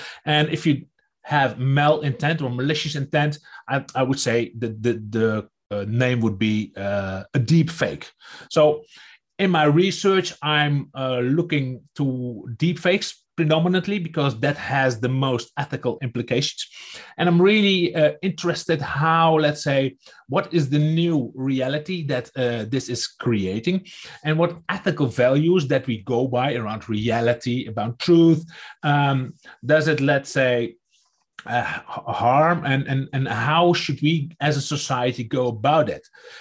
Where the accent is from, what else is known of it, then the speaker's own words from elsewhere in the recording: Netherlands; first language Dutch; English is a second language; because I'm from Holland, so we do it in Dutch as well.